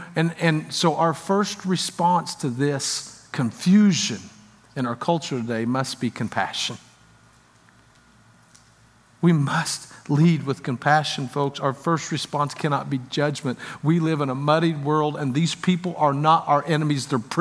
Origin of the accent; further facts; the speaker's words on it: French Lick, Indiana, United States; I'm from French Lick, Indiana. Did you know that? I'm from French Lick. There's more than one hick from French Lick that made it out.